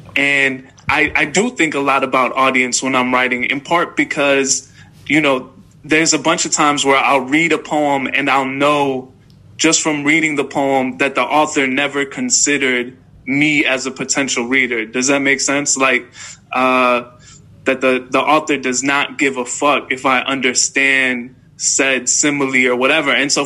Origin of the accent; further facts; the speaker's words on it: Chicago, Illinois, United States; Will is based in New York, I'm from Chicago.